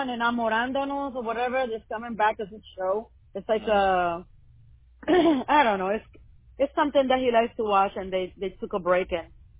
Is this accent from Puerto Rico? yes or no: yes; Puerto Rico; We both speak Spanish, obviously. I'm from Puerto Rico.